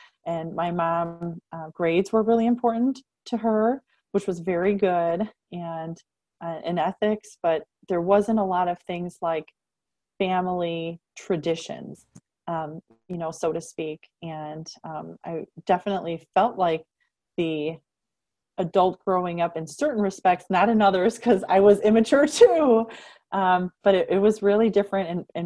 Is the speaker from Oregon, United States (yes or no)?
no; Illinois, United States; I was born and raised in Illinois and went to good schools and had a good upbringing